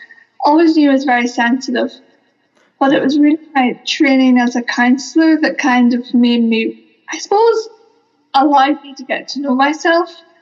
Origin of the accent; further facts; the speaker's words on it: Northern Ireland, United Kingdom; now in Dublin, Ireland; I am originally from County Antrim